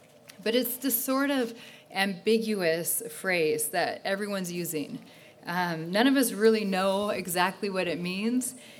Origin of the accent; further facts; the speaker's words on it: Colorado, United States; We're from Colorado.